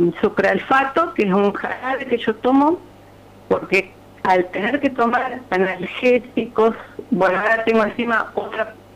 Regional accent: San Lorenzo, Santa Fe, Argentina; Yo soy de San Lorenzo. Toda mi vida viví en calle Catamarca, el 500.

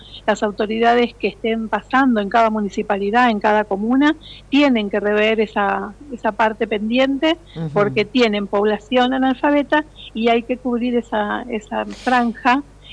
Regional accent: San Jerónimo, Argentina; Yo, por ejemplo, soy de San Jerónimo y me han dicho, yo ya estoy jubilada

